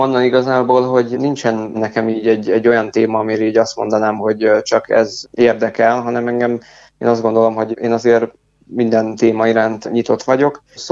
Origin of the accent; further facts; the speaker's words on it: Lilafüred, Borsod-Abaúj-Zemplén, Hungary; A Lilafüreddel kapcsolatban pedig ugye én itt születtem, sőt gyakorlatilag mondhatjuk, hogy tőzsgyökeres hámori vagyok, mert hát már a Dük nagyapám is itt élt